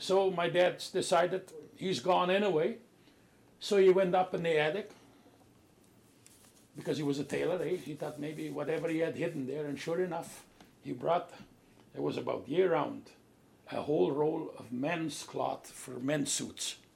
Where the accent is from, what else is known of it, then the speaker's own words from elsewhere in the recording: Ukraine; moved away; All I've seen in 1940, when we came from Ukraine to Germany, we were still in camp.